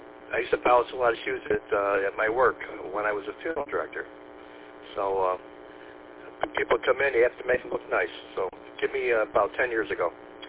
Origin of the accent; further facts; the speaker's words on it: Council Bluffs, Iowa, United States; I'm from Council Bluffs, Iowa. I actually married a girl that graduated from a high school in Council Bluffs, Iowa.